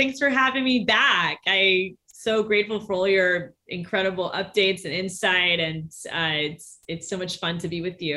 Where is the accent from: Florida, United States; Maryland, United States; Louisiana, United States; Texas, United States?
Florida, United States; Orlando; I grew up in Orlando in an immigrant family, a working class family.